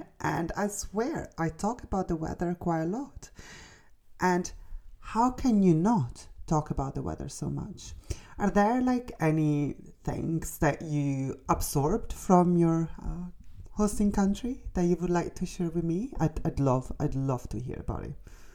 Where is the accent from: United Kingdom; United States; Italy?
Italy; Milan, Lombardy; English is a second language; like I'm from Milan, so I will miss all the cultural subtleties of Milan